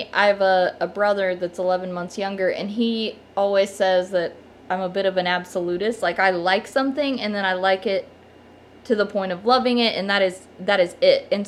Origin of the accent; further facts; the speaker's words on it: New Carlisle, Ohio, United States; New Carlisle, Ohio.